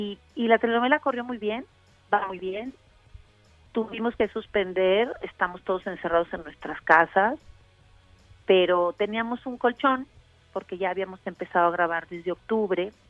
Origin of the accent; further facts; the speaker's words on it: Mexico; desahogarme, primero como mexicana, como mamá, como mujer